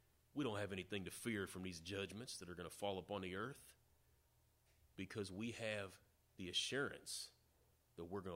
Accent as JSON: {"language": "English", "town": "Peoria", "region": "Illinois", "country": "United States", "tie": "born or raised there", "said": "When I was a kid, growing up in Peoria back in the 70s, the city had a population of a little over 124,000 people."}